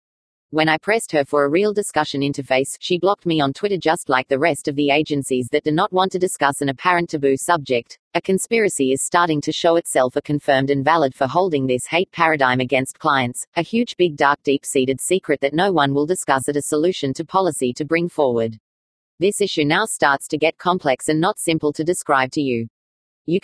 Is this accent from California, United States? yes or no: yes; San Bernardino, California, United States; also born or lived in Denver; I had to leave the town of Denver back to my hometown of San Bernardino as a refugee of hate.